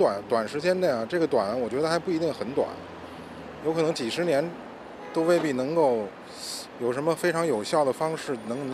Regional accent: Beijing, China; 我就是北京人，我从小就生在这儿了

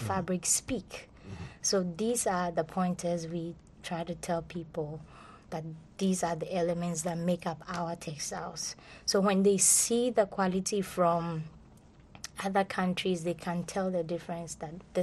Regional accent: Ghana; Well, being a Ghanaian fashion designer, or an African fashion designer for that matter

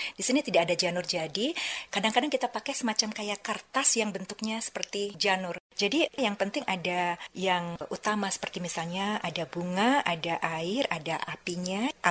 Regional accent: Bali, Indonesia; now in United States; Dan karena kita orang Bali ya banjar Bali.

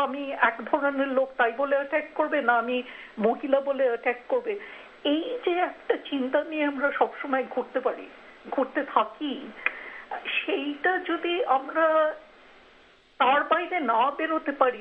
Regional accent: Kolkata, West Bengal, India; আমি যদিও কলকাতায় মানুষ হয়েছি, আমার বাবা মারা আনডিভাইডেড বেঙ্গলের মানুষ ছিলেন

